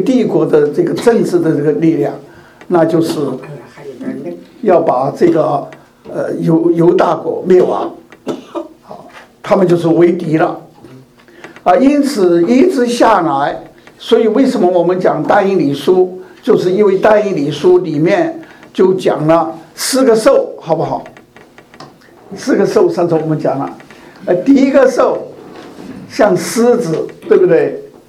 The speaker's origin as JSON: {"language": "Chinese", "country": "China", "said": "这一条大红龙绝对不是我们中国人画的那条龙。我们中国人画的那条龙有没有七个头啊？"}